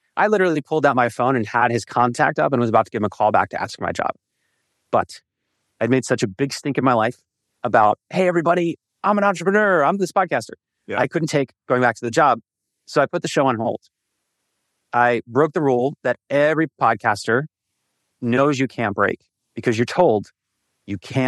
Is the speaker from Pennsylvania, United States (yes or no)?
yes; Philadelphia, Pennsylvania, United States; a company that was started in Philly, which is my hometown.